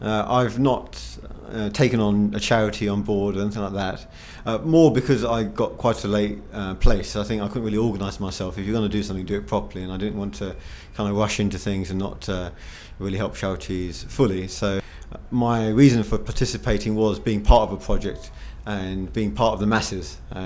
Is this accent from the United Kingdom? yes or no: yes; United Kingdom; But to me, as a British person, as someone who enjoys London